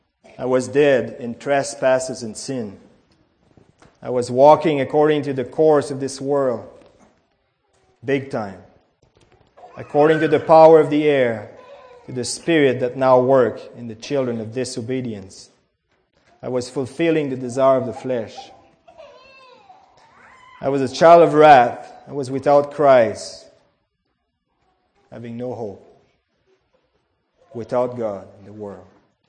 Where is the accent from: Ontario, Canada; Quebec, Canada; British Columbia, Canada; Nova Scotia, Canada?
Quebec, Canada; Where I come from Quebec, that's a province in Canada that is strictly French. 6 million of them. And when I was a boy, early 60s, all there was Catholic.